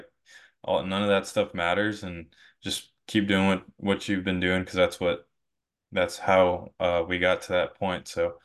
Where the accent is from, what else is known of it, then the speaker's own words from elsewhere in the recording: San Antonio, Texas, United States; he's from Bernie, I'm from San Antonio, so it's right next two towns right next to each other.